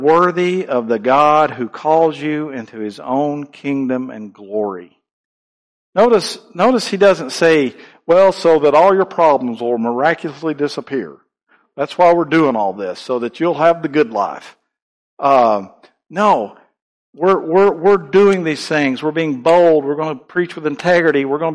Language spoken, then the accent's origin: English; Virginia, United States; I grew up in Virginia, and we had some cows and stuff